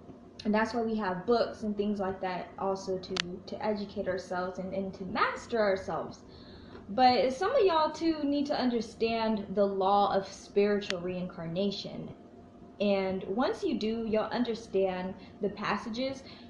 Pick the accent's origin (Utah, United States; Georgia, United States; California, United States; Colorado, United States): Georgia, United States; Atlanta; now in Chicago, United States; Okay, I came from Atlanta and I'm out here in Chicago, and let me tell you, it's not better.